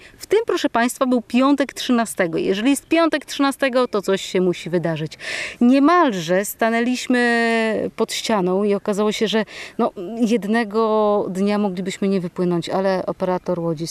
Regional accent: Pomeranian Voivodeship, Poland; Ja jestem z Kaszub, więc ten teren jest inny

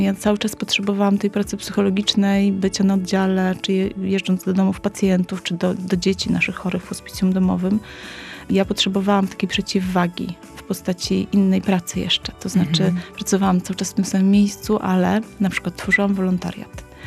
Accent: central Poland, Poland; pochodzę z centralnej Polski

